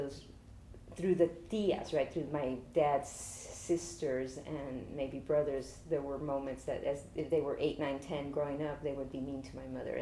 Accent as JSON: {"language": "English", "town": "San Antonio", "region": "Texas", "country": "United States", "tie": "born there", "said": "I was born here in San Antonio on April 24th, 1960, at the Baptist Memorial Hospital, a few half a mile down from here."}